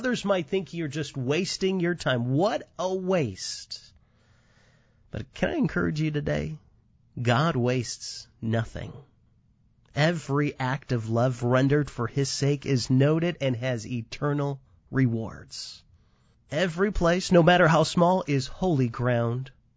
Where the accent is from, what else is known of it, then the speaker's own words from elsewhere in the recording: Chicago, Illinois, United States; In fact, I grew up in Chicago